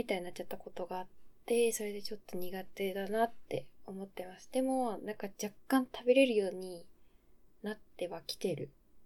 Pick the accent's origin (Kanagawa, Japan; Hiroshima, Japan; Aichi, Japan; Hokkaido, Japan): Hokkaido, Japan; 出身地は、あんまりあれなんだけど、北海道なんですよ。で、あんまりね、北海道広いから、どこって言ってもわかんないと思うんだけど、まあ、北海道の真ん中ら辺に今は住んでます。